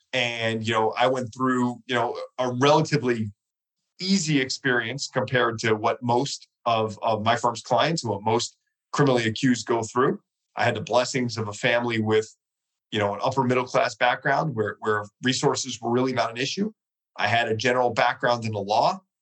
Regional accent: New York, United States; Well, I grew up in New York, and I had two brothers, older brothers than me.

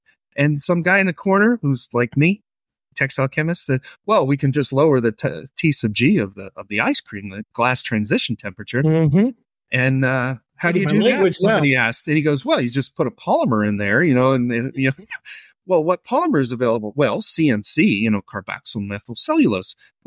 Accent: United States; I'm an American. So I get excited.

